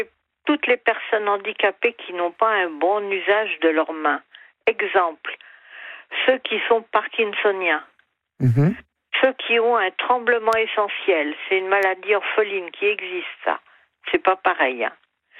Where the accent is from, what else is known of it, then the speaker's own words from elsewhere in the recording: Paris, Île-de-France, France; je suis de Paris et j'ai 72 ans.